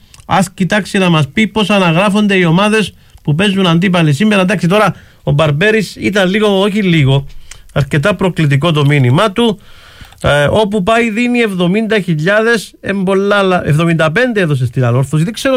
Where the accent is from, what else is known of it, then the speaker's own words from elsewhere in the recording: Geri, Nicosia District, Cyprus; Γεννήθηκα στις φτωχογειτονιές στο Γέρι. Μεγάλωσα έξω από το προπονητικό κήπεδο της Μεγάλης Ομόνοιας του Λαού 1948.